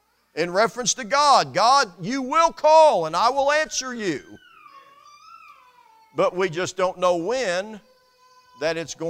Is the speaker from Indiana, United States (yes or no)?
yes; Indianapolis, Indiana, United States; when I was growing up in Indianapolis among those missionary Baptist churches there